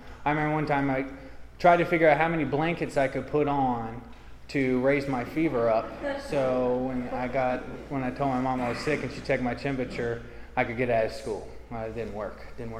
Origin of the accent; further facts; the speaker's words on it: Virginia, United States; I grew up in a in Rappahannock County, which is over in the Blue Ridge Mountains. We grew up about 15 minutes from Old Rag Mountain.